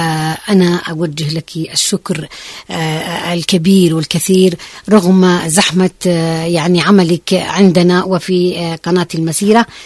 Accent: Yemen; لنا كيمنيين نفتخر بموقفنا مع غزة

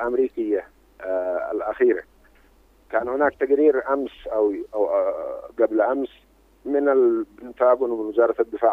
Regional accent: Yemen; نحن شعب يمني يمتلك إرادته السياسية والعسكرية وقرارها السيادي

